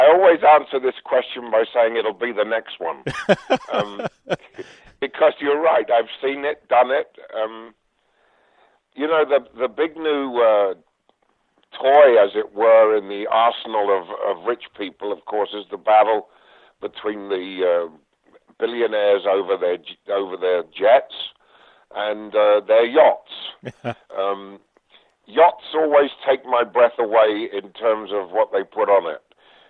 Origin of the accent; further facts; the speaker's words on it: United Kingdom; which is there because I'm British